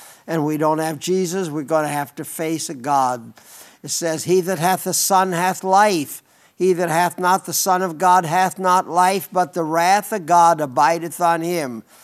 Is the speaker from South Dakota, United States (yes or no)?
yes; South Dakota, United States; I was raised out in the Black Hills, and those deer, they ate pine cones and rosin and I don't know what all